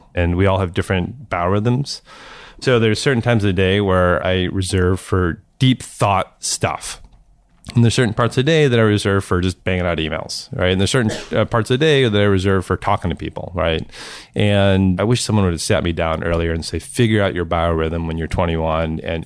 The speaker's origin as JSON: {"language": "English", "town": "St. Louis", "region": "Missouri", "country": "United States", "tie": "born or raised there", "said": "I grew up in St. Louis and people are just super nice and super friendly."}